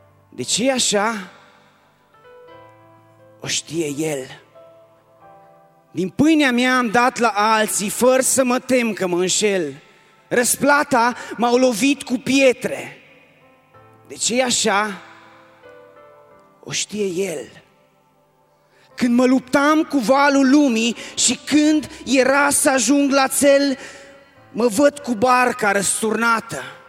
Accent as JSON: {"language": "Romanian", "town": "Sibiu", "region": "Sibiu County", "country": "Romania", "said": "Eu sunt de la Sibiu, din Biserica Emanuel."}